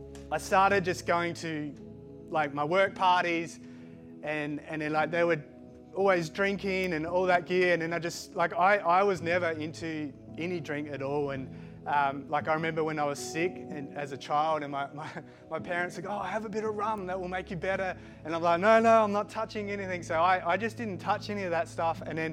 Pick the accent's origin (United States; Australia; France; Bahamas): Australia; Keith, South Australia; also born or lived in Switzerland / Adelaide / Brisbane / Sydney; we're originally from Switzerland, so I don't know what my accent is. Like I was born in Switzerland, grew up in the country, or grew up in Keith, then Adelaide, then Brisbane, Sydney. So I do have a mix of kind of accents